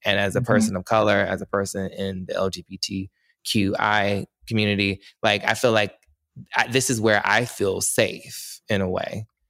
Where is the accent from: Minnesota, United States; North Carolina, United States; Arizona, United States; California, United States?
North Carolina, United States; Whereas like, for example, in the South, I'm from North Carolina, so the South in general